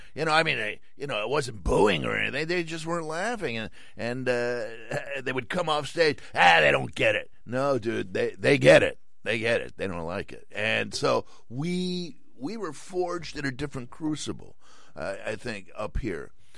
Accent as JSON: {"language": "English", "town": "Milwaukee", "region": "Wisconsin", "country": "United States", "lives_now": "San Francisco, United States", "said": "So I came to San Francisco. Chicago already had an attitude about me because I was from Milwaukee, and that would have persisted."}